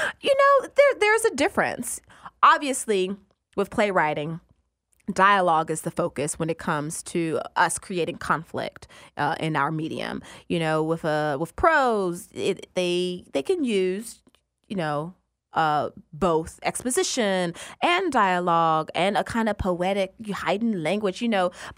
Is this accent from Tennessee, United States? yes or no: yes; Memphis, Tennessee, United States; now in New York, United States; It's funny. It actually wasn't that hard because Memphis is a city. It's city country, but it's still a city.